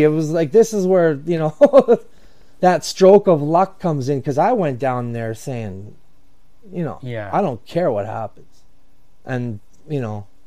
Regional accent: Edmonton, Alberta, Canada; Coached under Gretzky. I grew up in Edmonton.

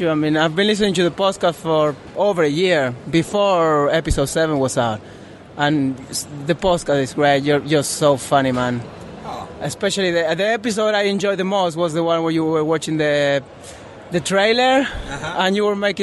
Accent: Argentina; now in Leeds, United Kingdom; I live in Leeds. I live here in the UK, but I'm from Argentina.

